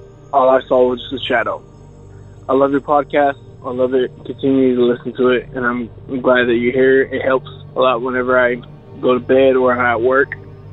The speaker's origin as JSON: {"language": "English", "town": "Dallas", "region": "Texas", "country": "United States"}